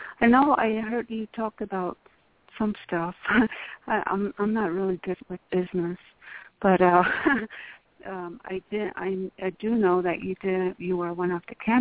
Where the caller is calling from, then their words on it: Denver, Colorado, United States; Hello, I'm from calling from Denver.